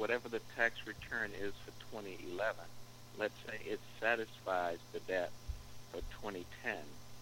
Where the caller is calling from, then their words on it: Waldorf, Maryland, United States; I'm calling from Waldorf, Maryland.